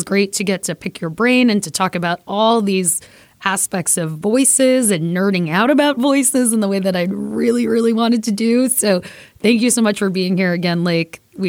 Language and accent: English; Brooklyn, New York, United States; Like, as we mentioned already, I am Puerto Rican from Brooklyn.